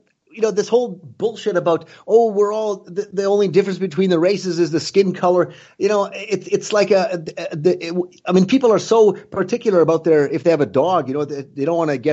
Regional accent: Canada; now in United States; what has happened to the country that I grew up in, you know, that I came from Canada originally?

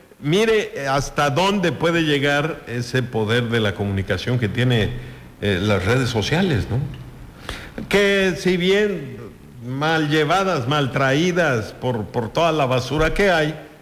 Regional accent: Mexico; Los mexicanos queremos que todos sean como los mexicanos y los criticamos

